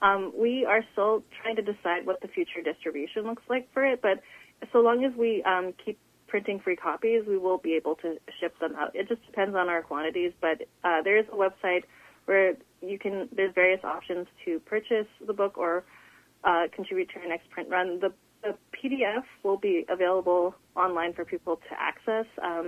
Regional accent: Philippines; just because I'm Filipino, I love food.

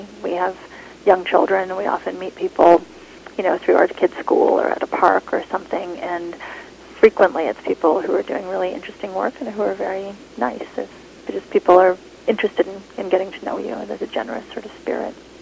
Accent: Montreal, Quebec, Canada; now in Fayetteville, United States; It was the place where I grew up for sure.

